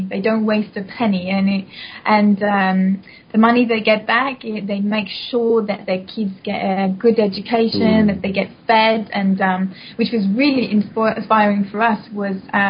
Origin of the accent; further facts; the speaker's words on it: West coast, Norway; I'm from Norway, from the west coast. I grew up in a beautiful small town called Arlesen, which is surrounded by tall, tall mountains and deep valleys and beautiful forests.